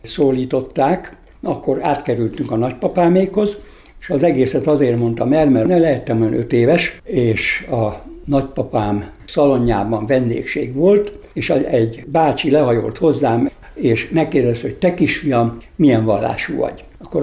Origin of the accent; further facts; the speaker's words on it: Nagykőrös, Pest, Hungary; 33-ban Nagykörösön születtem, ahol volt 12.000 református, 6.000 római katolikus és 53 evangélikus.